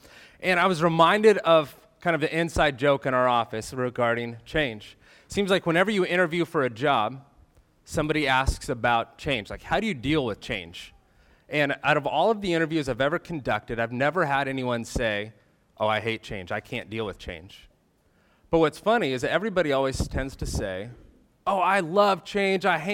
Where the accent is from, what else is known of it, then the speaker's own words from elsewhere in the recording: Idaho, United States; now in Juneau, United States; I grew up in Idaho, and I thought I would be a pastor at a small church in a small town, maybe in eastern Washington or northern Idaho or perhaps Montana, but Alaska never crossed my mind. But here I am in Juneau.